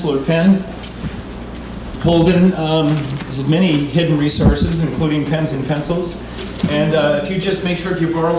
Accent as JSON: {"language": "English", "region": "Iowa", "country": "United States", "lives_now": "Seattle, United States", "said": "I came from Iowa, and because of climate and community, I wish we had more time to talk about the second one, there was very little homelessness in the towns we lived in Iowa."}